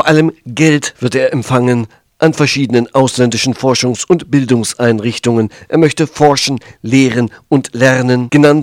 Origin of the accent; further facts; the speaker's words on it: Thuringia, Germany; Als Thüringer der Thüringer Bratwurst nicht abgeneigt